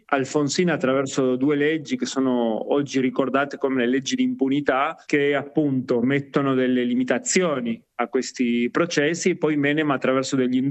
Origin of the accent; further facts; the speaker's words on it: Turin, Piedmont, Italy; born there; Io sono nato in Italia, a Torino, più precisamente nel 78, perché i miei genitori sono riusciti a scappare dalla dittatura, sono arrivati in Italia